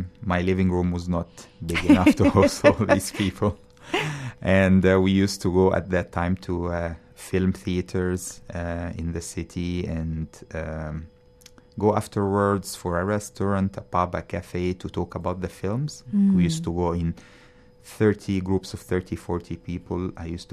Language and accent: English; Cairo, Cairo Governorate, Egypt; moved away as an adult; now in Vancouver, Canada; So the story started when I moved from Cairo, that's where I was born and where I grew up, to Canada to work as a pharmacist.